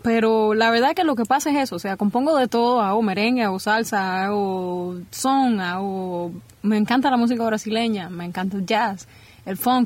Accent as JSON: {"language": "Spanish", "town": "San Nicolás de Bari", "region": "Mayabeque", "country": "Cuba", "said": "Soy de un pueblecito pequeñísimo que se llama San Nicolás de Bari."}